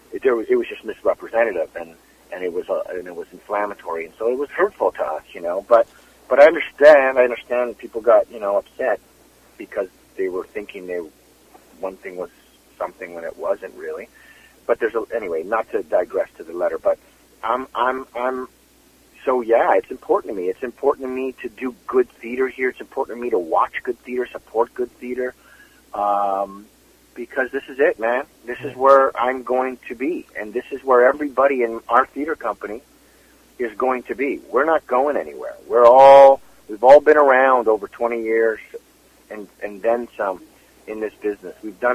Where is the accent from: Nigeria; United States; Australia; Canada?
Canada; Toronto, Ontario; now in Vancouver, Canada; I feel I'm from Toronto originally, but Vancouver is my adult home when it comes to Canada. Like, I can't imagine living anywhere else anymore.